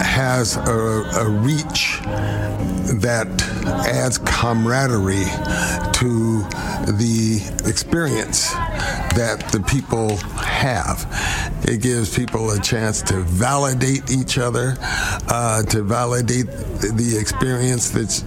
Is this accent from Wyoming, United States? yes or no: yes; Cheyenne, Wyoming, United States; I grew up in Cheyenne, Wyoming.